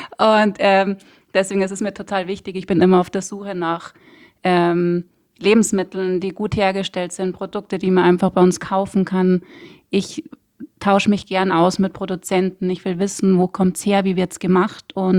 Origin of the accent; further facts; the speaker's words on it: Chieming, Bavaria, Germany; ich bin aus Chieming. Bin im Chiemgau groß geworden